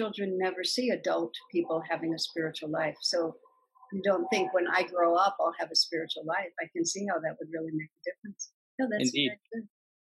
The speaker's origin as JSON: {"language": "English", "town": "El Paso", "region": "Texas", "country": "United States", "tie": "born or raised there", "said": "You know, I grew up in El Paso, Texas."}